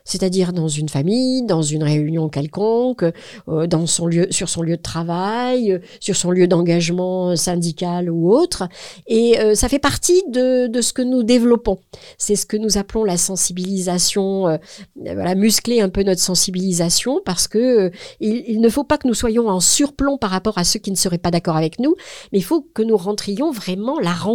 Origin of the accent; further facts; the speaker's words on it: Clermont-Ferrand, Auvergne-Rhône-Alpes, France; enfin moi je suis de Clermont-Ferrand